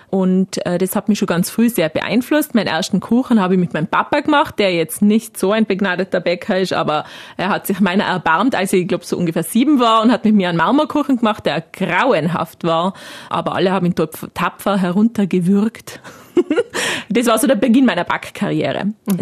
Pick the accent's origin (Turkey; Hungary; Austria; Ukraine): Austria; Landeck, Tyrol; also born or lived in Innsbruck; ich komme aus Tirol, wohne in Vorarlberg seit 2009.